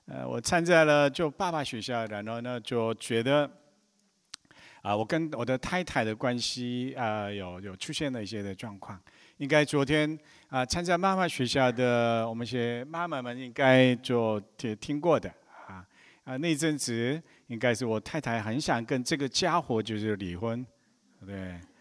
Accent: Taiwan; 对。那么我来自台湾的韩国人，好特别吧？

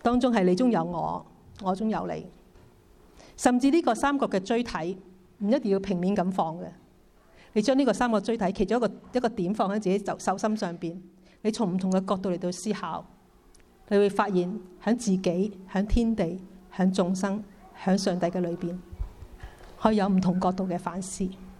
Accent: Hong Kong; 那我們香港人算不算是難民呢？

